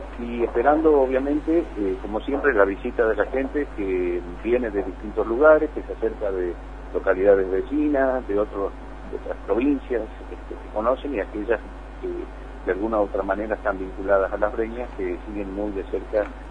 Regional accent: Chaco, Argentina; todos somos argentinos, la mayoría hemos nacido aquí

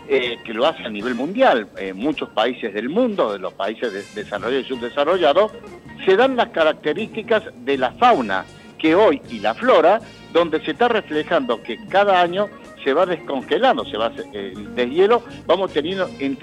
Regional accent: Córdoba, Argentina; Cordobés nativo y por opción, sí, soy bien cordobés.

